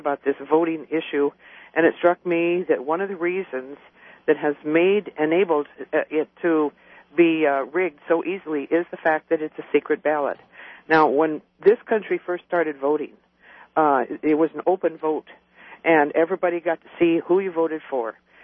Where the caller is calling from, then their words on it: Centralia, Washington, United States; I'm calling from Centuria, Washington.